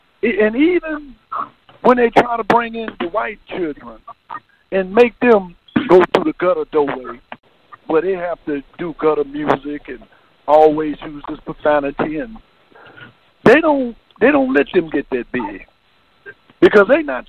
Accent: Chicago, Illinois, United States; I'm from Chicago. I live right here in the city, in the belly of the beast.

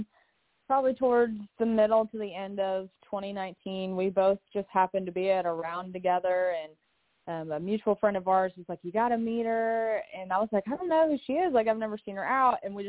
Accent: Lexington, United States; So I'm from Lexington

